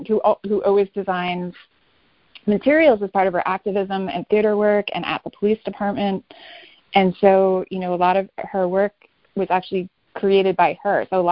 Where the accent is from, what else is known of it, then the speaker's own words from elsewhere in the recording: Connecticut, United States; Connecticut, which is also where I'm from. Like I grew up in Connecticut. I went to undergrad and graduate school in Connecticut.